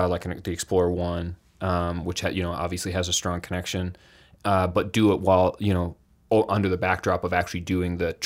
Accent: Toronto, Ontario, Canada; now in Vancouver, Canada; I grew up in near Toronto for, you know, people listening, roughly Toronto, and live in Vancouver currently.

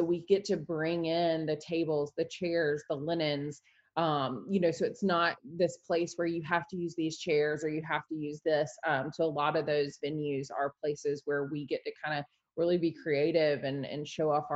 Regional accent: Anderson, South Carolina, United States; now in Charleston, United States; I'm from Anderson, South Carolina originally. I've lived in Charleston over 10 years now

